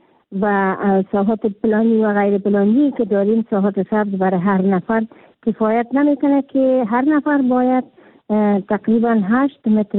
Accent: Kabul, Afghanistan; در شهر کابل که خود من یک کابلی هستم

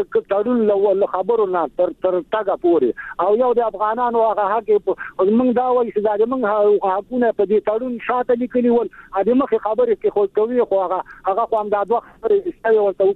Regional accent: Afghanistan; زه یو افغان یم

